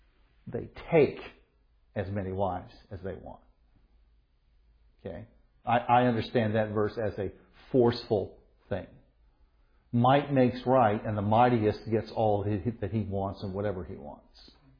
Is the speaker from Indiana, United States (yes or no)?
no; Missouri, United States; I'm from Missouri, the show me state. Show me. Prove it to me.